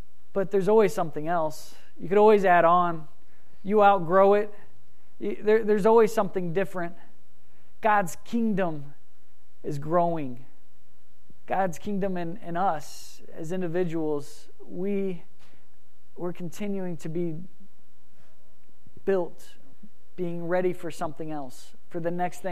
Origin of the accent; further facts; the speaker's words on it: United States; That yes, we are from the United States, and yes, we have been approved by the Costa Rican government to be here, but we're still not permanent.